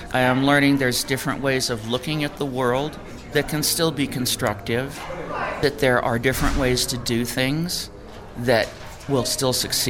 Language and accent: English; McIntosh, New Mexico, United States; I'm from McIntosh. It's east of the East Mountains.